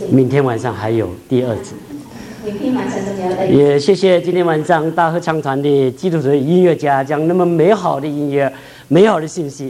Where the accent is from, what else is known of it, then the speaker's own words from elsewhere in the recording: China; 我在中国大陆长大。很小开始受无神论的教育。